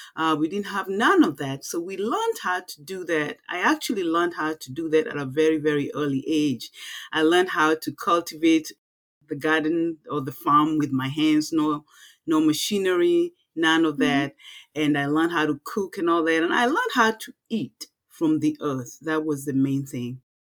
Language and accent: English; Kenya; now in United States; So my story starts in a village in Nairobi, Kenya, actually in Kenya, because Nairobi is the capital city of Kenya. But I was raised in a village. That's where I was born and raised. And my parents didn't have much.